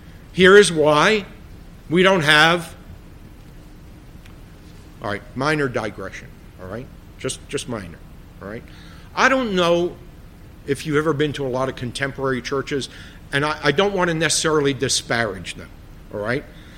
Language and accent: English; Bronx, New York, United States; I said, well, I'm from the Bronx. I get milk from a container, right?